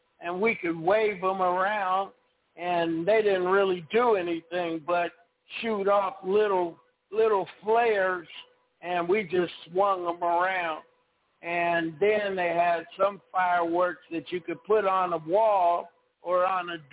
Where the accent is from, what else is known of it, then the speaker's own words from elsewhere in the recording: Los Angeles, California, United States; You know, I grew up in South Central L.A., and I grew up on 65th Place, which is in the middle-class neighborhood.